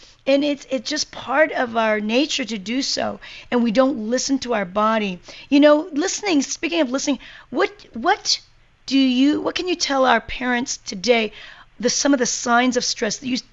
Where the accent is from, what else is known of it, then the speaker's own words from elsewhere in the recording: South Korea; I grew up in Korea and my life was different.